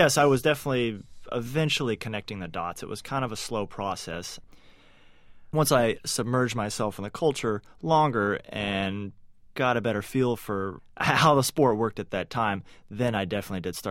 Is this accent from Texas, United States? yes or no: yes; Dallas, Texas, United States; He was definitely an icon for all cyclists growing up in the Dallas area, even eventually across the country.